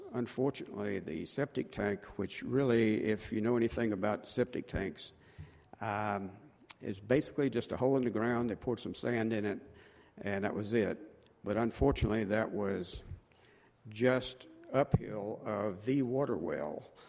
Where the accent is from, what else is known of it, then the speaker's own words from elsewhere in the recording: the South, United States; Notice I'm from the South. I say supper, not dinner.